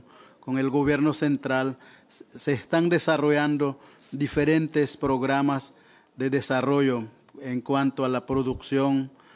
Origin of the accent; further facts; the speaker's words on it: Nicaragua; En Nicaragua nosotros hemos avanzado en varios aspectos relacionados a los derechos de los pueblos indígenas.